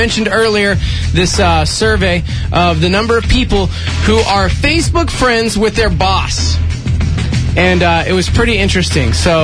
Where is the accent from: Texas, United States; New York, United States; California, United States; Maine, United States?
Texas, United States; Lubbock; Because I grew up in West, Texas.